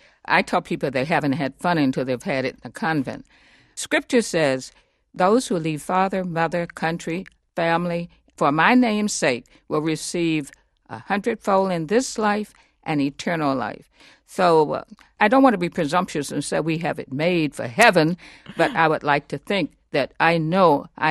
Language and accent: English; Washington, District of Columbia, United States; I am from Washington, D.C., and my father died.